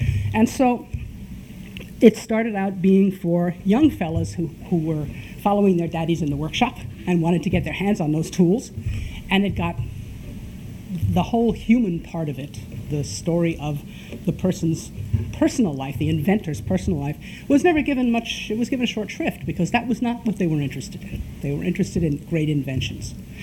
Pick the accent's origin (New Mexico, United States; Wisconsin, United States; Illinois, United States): New Mexico, United States; You have to understand, I come from New Mexico